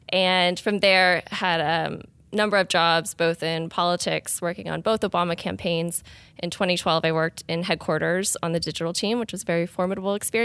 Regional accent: New York, United States; So I grew up in New York.

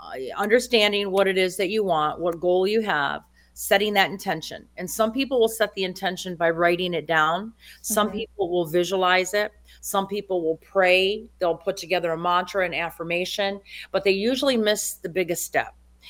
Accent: Louisiana, United States; I'm from Louisiana, 100, even though I don't have the accent

